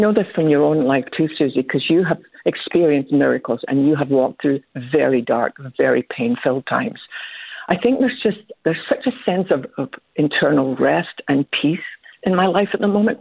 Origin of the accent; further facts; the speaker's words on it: Scotland, United Kingdom; nope, we're Scottish, we use what we've got.